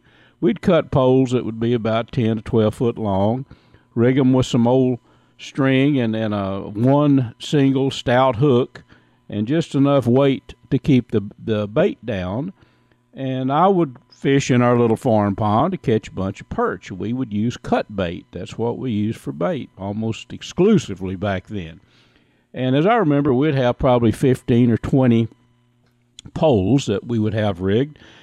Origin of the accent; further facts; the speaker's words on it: Texas, United States; those of you that know me know that I grew up in Red River County, up north of Clarksville, actually very close to Pecan Bayo.